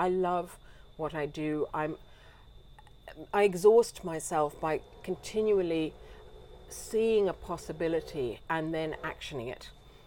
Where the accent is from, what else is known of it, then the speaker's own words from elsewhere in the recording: Dublin, Leinster, Ireland; moved away as an adult; I came here 32 years ago. I wanted to meet Aboriginal people. I was an artist from Dublin.